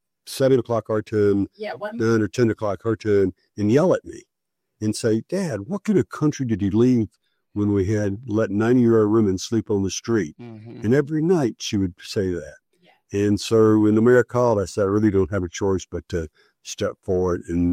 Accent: Birmingham, Alabama, United States; You know, I grew up in Birmingham, Alabama, and during the civil rights movement.

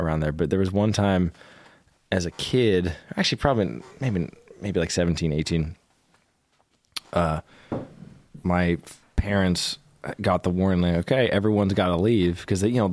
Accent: East Coast, United States; Because I grew up really on the East Coast and the South. That's mm-hmm. really where I grew up.

